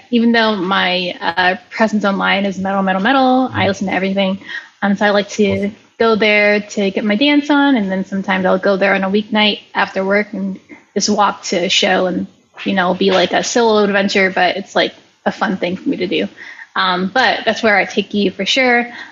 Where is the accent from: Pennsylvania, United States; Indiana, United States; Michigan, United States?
Pennsylvania, United States; also born or lived in New Jersey; now in Philadelphia, United States; I'm from, I was born in New Jersey. I live in New Jersey, but I've been living in Pennsylvania most of my life. I grew up in this area called Lehigh Valley when I was a teen